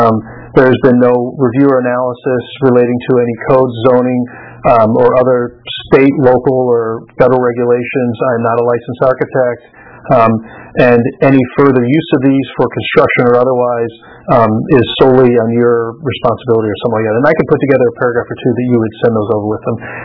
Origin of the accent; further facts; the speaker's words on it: Detroit, Michigan, United States; I grew up in the Detroit area